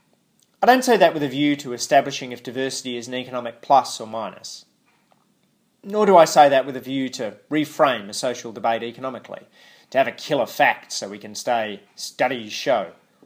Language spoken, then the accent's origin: English; Sydney, New South Wales, Australia; Growing up in Sydney, a marker of rising diversity for me was that when I said my last name in the early 1980s, people often spelled it as